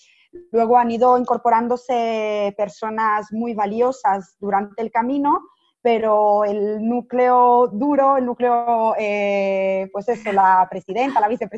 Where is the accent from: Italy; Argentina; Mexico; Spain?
Italy; Spanish is a second language; Sí, sí, es que soy italiana. No sé si se nota algo en el acento, pero soy italiana.